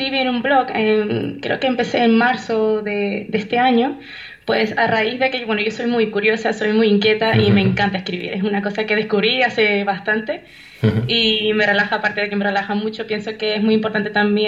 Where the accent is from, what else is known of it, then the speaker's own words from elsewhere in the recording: Canary Islands, Spain; soy psicóloga, soy de Tenerife, vivo en La Laguna, una ciudad preciosa.